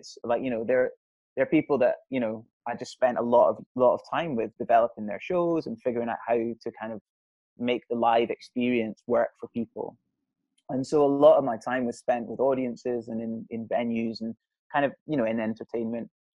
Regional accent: Scotland, United Kingdom; So I grew up in Scotland, and I studied sound production for about a year and a half on the West Coast near Glasgow.

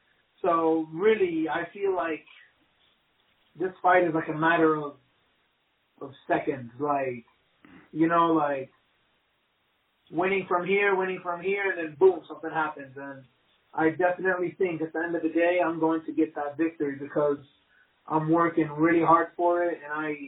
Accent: Palestine; Yeah, so I'm originally Palestinian, and I was always true to my roots since I was a kid. You know, I'm an American citizen as well. I'm a Jordanian citizen as well.

